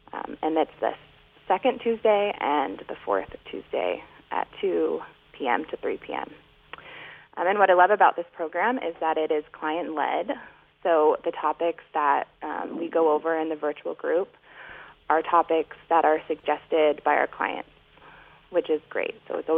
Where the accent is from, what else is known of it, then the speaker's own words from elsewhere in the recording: Ukiah, California, United States; I am Yokeo Pomo from Ukiah.